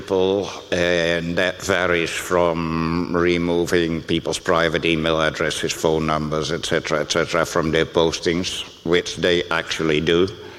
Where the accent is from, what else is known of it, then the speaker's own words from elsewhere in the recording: Groningen, Netherlands; English is a second language; I'm from Groningen, in the Netherlands.